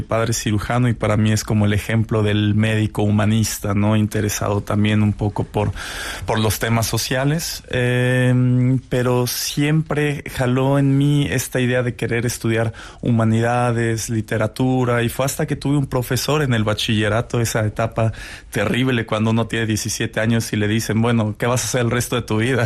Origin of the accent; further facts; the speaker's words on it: Mexico; uno, soy mexicano, no es algo que me llama